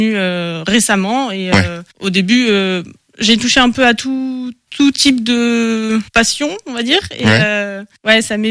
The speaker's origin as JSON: {"language": "French", "town": "Angers", "region": "Pays de la Loire", "country": "France", "tie": "born or raised there", "said": "j'ai 26 ans et j'ai créé Vestatrip Conciergerie depuis presque un an maintenant. Je suis née à Angers, j'ai grandi dans un petit village à l'est d'Angers et je vis actuellement dans la même ville."}